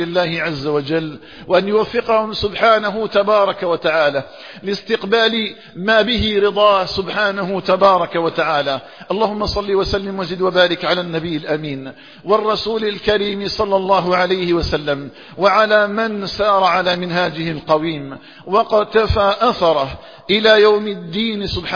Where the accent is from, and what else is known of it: Algeria